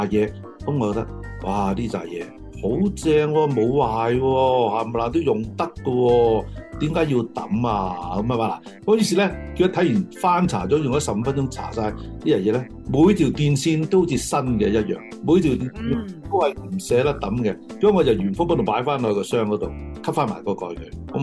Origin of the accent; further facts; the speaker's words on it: China; 即係但係我哋中國人都話啊嘛，防人之心不可無